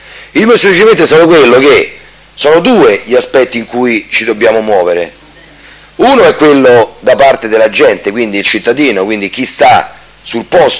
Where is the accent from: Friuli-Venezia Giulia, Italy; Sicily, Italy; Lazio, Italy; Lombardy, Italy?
Lazio, Italy; Rome; Però poi siamo italiani, siamo romani, siamo, tra virgolette, furbi